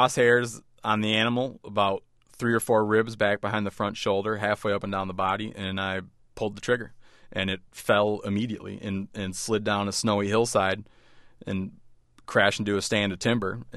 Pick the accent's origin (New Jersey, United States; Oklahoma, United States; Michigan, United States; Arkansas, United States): Michigan, United States; now in Montana, United States; I grew up in Michigan, which is one of the few states that has no buffalo in it historically